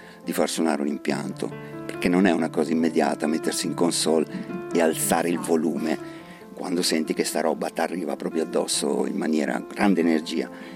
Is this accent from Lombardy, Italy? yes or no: yes; Mantua, Lombardy, Italy; moved away as an adult; also born or lived in Bologna; io sono di Mantova d'origine, e appena ho potuto me ne sono andato